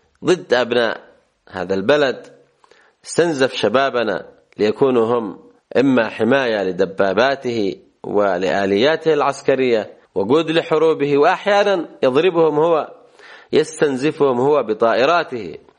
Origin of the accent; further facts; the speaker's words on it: Yemen; علينا أن نصحو كيمنيين يا أخوة